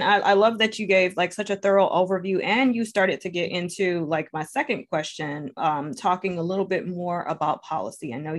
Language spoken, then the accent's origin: English; Harper Woods, Michigan, United States; I'm from Harper Woods, and so our needs and desires are different here